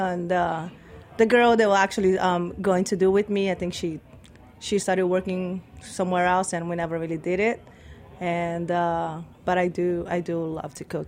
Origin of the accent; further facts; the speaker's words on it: Brazil; moved away; also born or lived in West Indies; my father's from Indonesia. I'm from Brazil. I grew up with both cooking, and then I moved to the West Indies with my mom and my brother